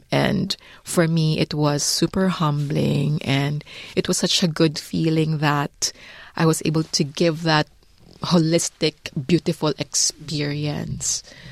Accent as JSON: {"language": "English", "country": "Philippines", "said": "I want to be the best that I can be as a Filipino. And when they recognize that I'm a Filipino with how I talk"}